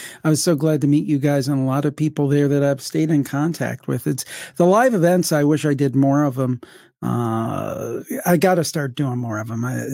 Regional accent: Ohio, United States; That's in my home state of Ohio, in Canton, Ohio.

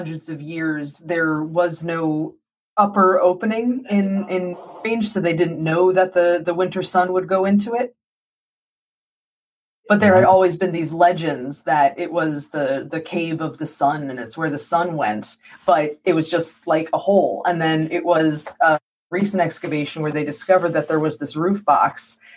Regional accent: United States; now in Ireland; I'm an American, obviously. And then they'll be like, oh, what are you doing in Ireland? And I'll be like, I'm writing a PhD in Irish history.

